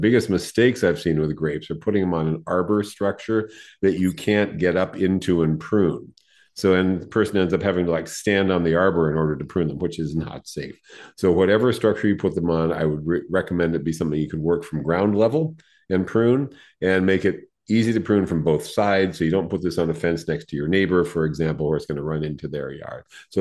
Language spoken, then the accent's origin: English; San Diego, California, United States; I grew up with these in San Diego.